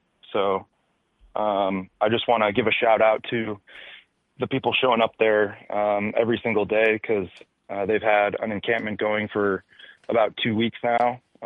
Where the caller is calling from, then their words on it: Portland, United States; from Portland.